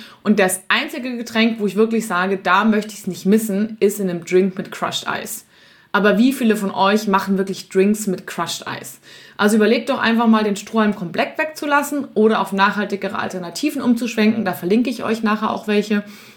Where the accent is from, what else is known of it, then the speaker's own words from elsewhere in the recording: Munich, Bavaria, Germany; in meiner Heimatstadt München gibt es das Sendlinger Augustiner.